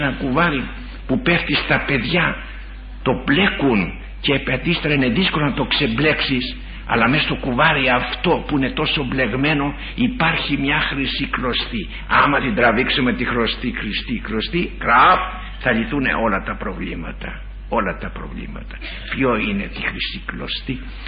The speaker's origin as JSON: {"language": "Greek", "region": "Macedonia", "country": "Greece", "said": "Έρχομαι από τα ψηλά βουνά, έρχομαι από την Μακεδονία"}